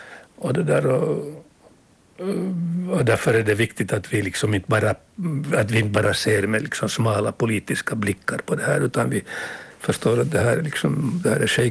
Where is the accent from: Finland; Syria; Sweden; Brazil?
Finland; Förra veckoslutet var jag hemma i Finland